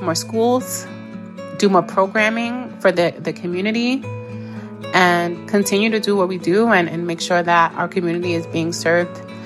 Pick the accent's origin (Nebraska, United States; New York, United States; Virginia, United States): New York, United States; Bronx; I am from the Bronx, New York, and I am the owner and operator of Bronx Bound Books.